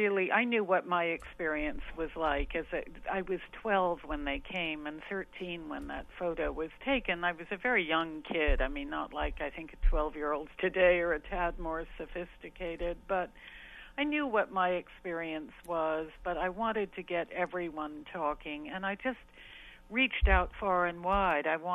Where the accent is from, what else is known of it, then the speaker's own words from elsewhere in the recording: Manhattan, New York, United States; I grew up in Manhattan, and there were two really powerful DJs who just kept pushing the story